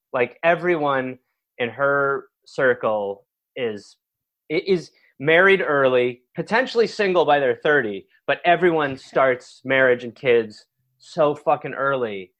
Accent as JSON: {"language": "English", "town": "Milwaukee", "region": "Wisconsin", "country": "United States", "tie": "born or raised there", "said": "I grew up in Milwaukee, Wisconsin."}